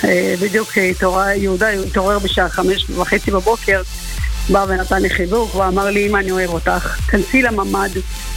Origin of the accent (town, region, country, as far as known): Sderot, Southern District, Israel